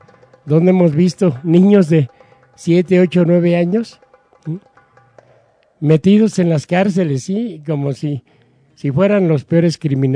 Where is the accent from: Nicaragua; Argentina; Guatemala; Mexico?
Mexico; ¿qué nos liga como mexicanos a Palestina?